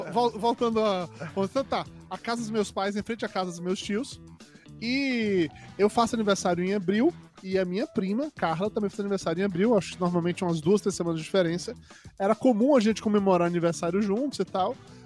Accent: Amargosa, Bahia, Brazil; vocês sabem que eu sou do interior da Bahia, uma cidade chamada Amargosa, tá?

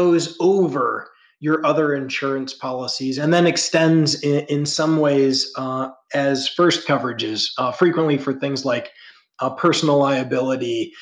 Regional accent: Ohio, United States; I grew up in the Midwest in Ohio.

